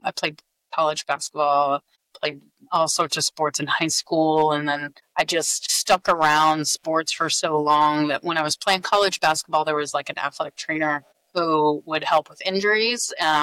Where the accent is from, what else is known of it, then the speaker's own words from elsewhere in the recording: Phoenix, Arizona, United States; now in Tampa, United States; Well, most of my life, I grew up in Phoenix, Arizona. So I would say I'm a Phoenician.